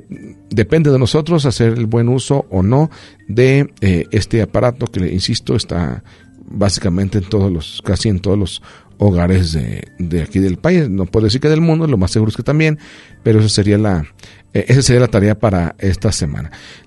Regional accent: Mexico; porque pues yo soy mexicano y pues tampoco no me gusta tanto.

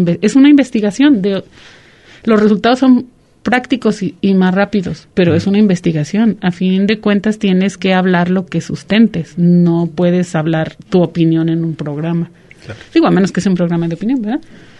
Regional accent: Colotlán, Jalisco, Mexico; en Colotlán simplemente no había opciones, y soy nativa de este lugar.

